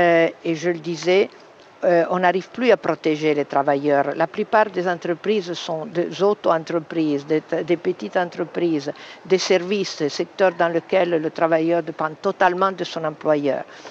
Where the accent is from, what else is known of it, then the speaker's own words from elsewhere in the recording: Turin, Piedmont, Italy; Moi, je viens de Turin, on avait des usines pleines. Elles sont toutes vides maintenant.